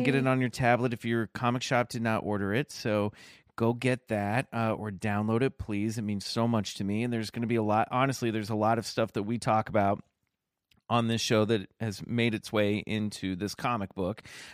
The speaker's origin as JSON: {"language": "English", "town": "Kansas City", "region": "Kansas", "country": "United States", "tie": "born or raised there", "said": "I grew up in Kansas City, which is, you know, I was right on the Kansas side, but, you know, basically grew up with a foot in Missouri."}